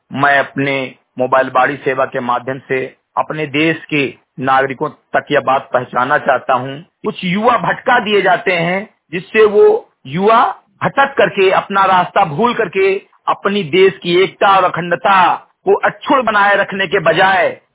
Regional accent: Uttar Pradesh, India; ग्राम सभा समरी घटई विकासखंड मेनपुरवा जनपद बहराइच का मूल निवासी हूँ

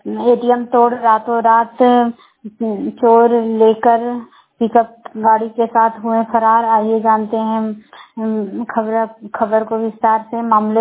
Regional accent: Barkagaon, Jharkhand, India; मैं बड़कागांव प्रखंड की रहने वाली हूँ।

